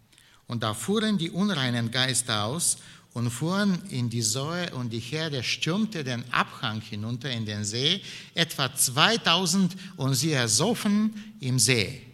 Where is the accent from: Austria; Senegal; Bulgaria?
Bulgaria; German is a second language; als Kind in meinem Heimatland, in Bulgarien